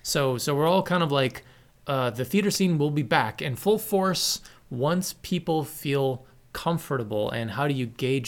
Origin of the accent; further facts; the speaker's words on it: Queens, New York, United States; we're from Queens, New York City, where you see these freezer trucks full of body bags of your neighbors or people that you rode the subway with.